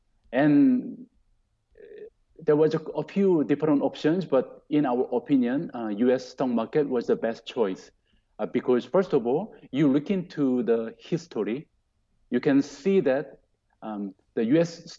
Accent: Seoul, South Korea; moved away as an adult; I grew up in Seoul, the capital city of Korea. And I didn't move out of Korea for 20, until I became 26 years old.

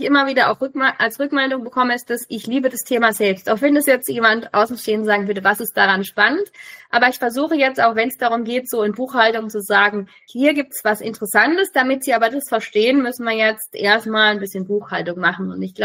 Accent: Baden-Württemberg, Germany; ich komme aus Baden-Württemberg

